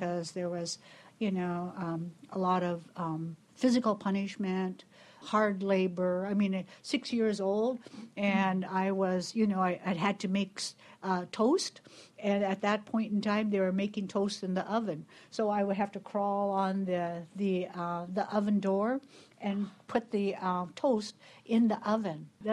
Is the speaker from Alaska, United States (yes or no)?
yes; Haines, Alaska, United States; also born or lived in Petersburg; And I, as a six-year-old in Petersburg, even though I'm from the Haines, Clukwan area, our family had gone down to Petersburg.